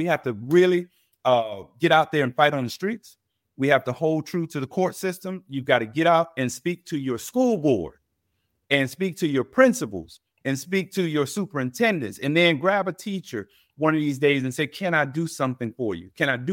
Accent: Florida, United States; Well, listen, I'm from Florida.

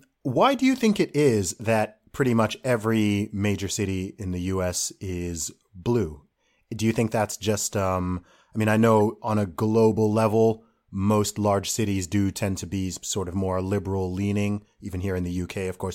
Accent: England, United Kingdom; As an Englishman, that doesn't mean anything to me.

